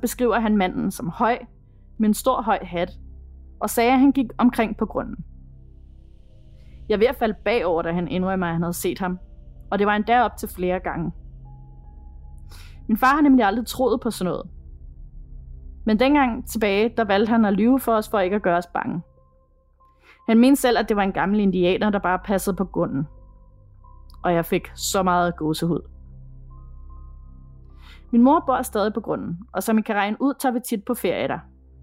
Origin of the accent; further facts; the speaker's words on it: Chile; Jeg boede som barn i Chile, ude på en kæmpe grund, omgivet af masser af marker og skov.